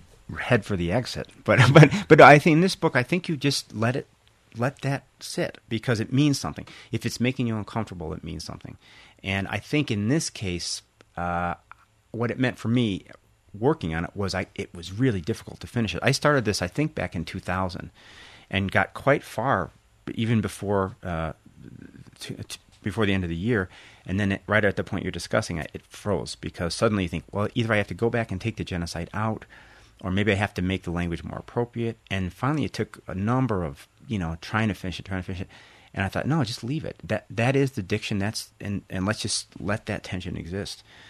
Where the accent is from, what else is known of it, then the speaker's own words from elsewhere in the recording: Chicago, Illinois, United States; Well, the thing that I noticed growing up in Chicago, people in our neighborhood weren't, I would say they weren't traditionally eloquent, but they were very passionate.